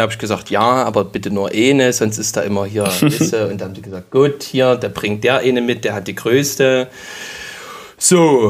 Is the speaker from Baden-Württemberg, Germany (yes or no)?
no; Saxony, Germany; so ist eben Hip-Hop bei uns im Erzgebirge entstanden, ne?